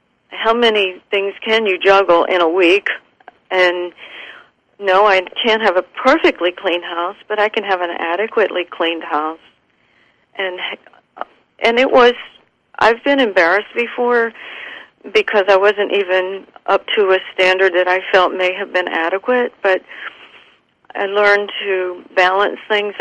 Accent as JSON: {"language": "English", "region": "South Carolina", "country": "United States", "tie": "born or raised there", "said": "and I grew up in the South, in the Southeast. I don't remember there ever being African-American students in my grammar school. Now, by the time I was in high school, I was living in a different state. I wasn't in South Carolina"}